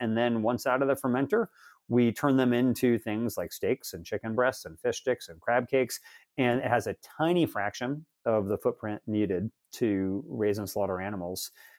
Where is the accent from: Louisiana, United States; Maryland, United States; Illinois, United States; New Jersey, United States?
Maryland, United States; In Maryland. So my mom worked at our local animal shelter and I loved dogs